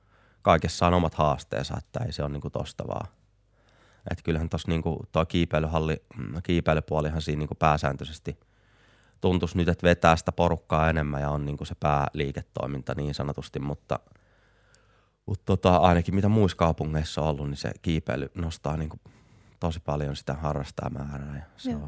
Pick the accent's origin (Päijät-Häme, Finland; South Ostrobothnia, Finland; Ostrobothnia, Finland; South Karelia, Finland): Päijät-Häme, Finland; Lahti; ja mä oon syntyperäinen lahtelainen.